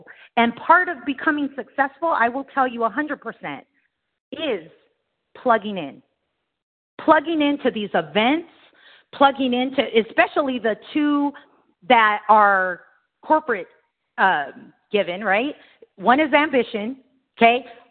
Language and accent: English; California, United States; I'm from California. Everything, you know, everything is suspicious.